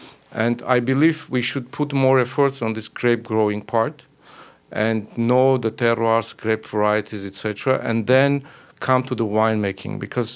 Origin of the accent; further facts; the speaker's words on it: Lori, Armenia; because I'm from Lori, thinking about some Armenian varieties, maybe in Lori.